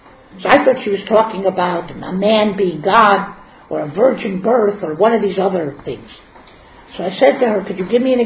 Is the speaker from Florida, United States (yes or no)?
yes; Miami, Florida, United States; I come from Miami, so that's the Orange Bowl, whatever you want.